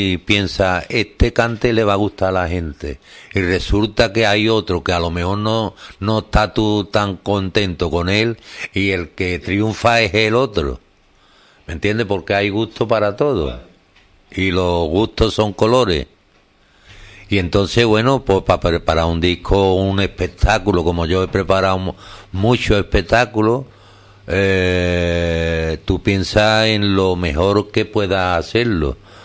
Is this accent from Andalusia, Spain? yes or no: yes; Lebrija, Andalusia, Spain; Además, yo soy una persona, soy de Lebrija, y yo soy muy cercano a mi pueblo.